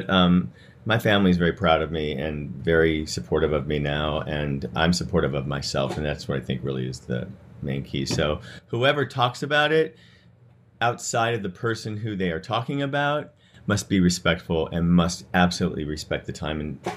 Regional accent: St. Louis, Missouri, United States; I grew up in St. Louis, Missouri, and my dad is a demolition contractor.

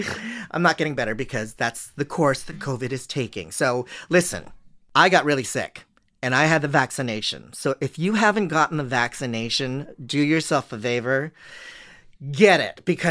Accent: Philippines; English is a second language; And it's strange for me as a Filipino to watch Filipino drag queens being celebrated and being lauded and being out in the open and happy, because that's not the world I grew up in.

